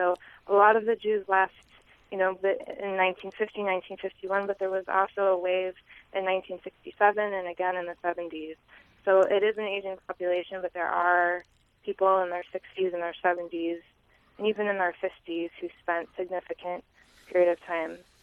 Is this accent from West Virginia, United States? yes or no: no; Chicago, Illinois, United States; And actually, I'm from Chicago, and we do have people all over the United States